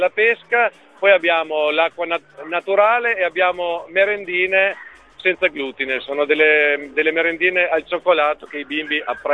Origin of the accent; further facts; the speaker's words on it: Parma, Emilia-Romagna, Italy; No, io vengo da Parma